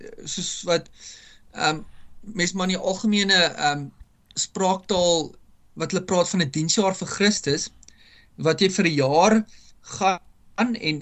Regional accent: Winburg, Free State, South Africa; Ek is gebore in 'n klein vrystaatse dorpie genaamd …. En toe ek bitter klein was, toe trek ons Wimberg toe.

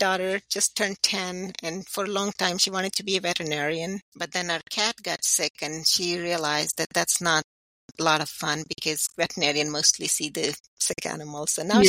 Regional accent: India; moved away as an adult; although I'm from India, I did my higher education in India, where it's a somewhat similar culture. But I've been here for 20 years

